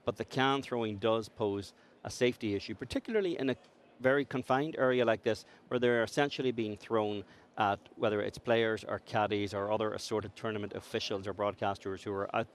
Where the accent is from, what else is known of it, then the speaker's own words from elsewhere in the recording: Ireland; Now, being Irish, I would hope the cans were empty